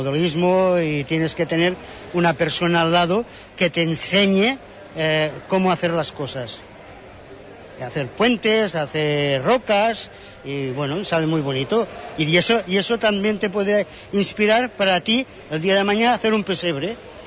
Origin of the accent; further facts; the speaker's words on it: Sabadell, Catalonia, Spain; Yo soy de Sabadell, de Barcelona, 20 kilómetros de Barcelona.